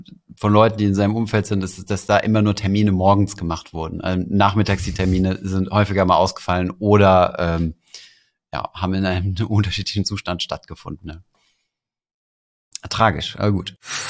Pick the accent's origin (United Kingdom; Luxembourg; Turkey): Luxembourg; ich bin Luxemburger